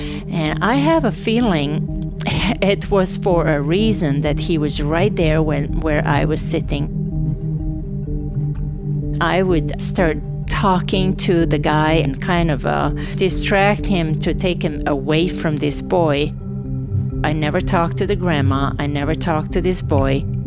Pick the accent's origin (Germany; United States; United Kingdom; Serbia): Serbia; Novi Sad, Vojvodina; English is a second language; I said, "I'm not a refugee. I am from Novi Sad. I'm going home. I'm not a refugee."